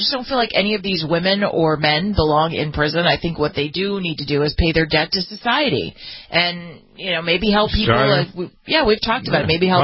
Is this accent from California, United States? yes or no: yes; California, United States; But certainly in my home state of California